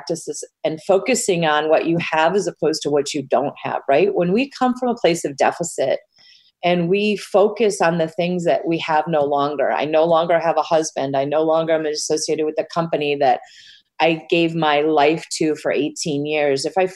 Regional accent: Midwest, United States; it brought me back to my childhood and such great memories of fall and why I love being a Midwesterner.

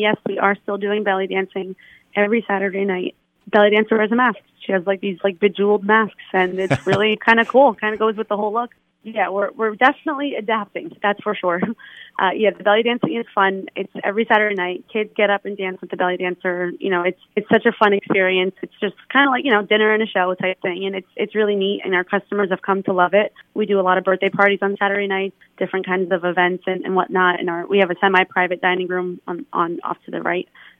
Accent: Allentown, Pennsylvania, United States; And I'm from Allentown, born and raised in Allentown.

